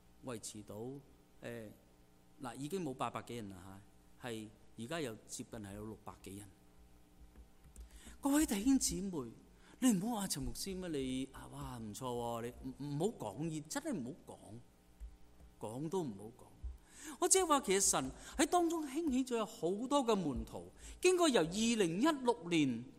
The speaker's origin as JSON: {"language": "Chinese", "region": "Guangdong", "country": "China", "said": "为什么我们不好像我们广东人说何不一试呢"}